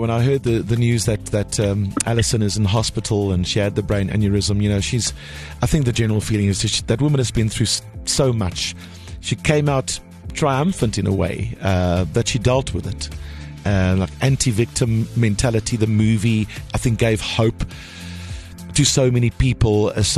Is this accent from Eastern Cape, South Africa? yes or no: yes; Port Elizabeth, Eastern Cape, South Africa; in my hometown of Port Elizabeth